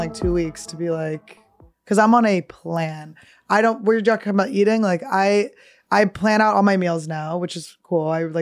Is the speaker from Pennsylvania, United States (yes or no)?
yes; Philadelphia, Pennsylvania, United States; I know I'm from Philadelphia, but my body's not like, give me some cream cheese.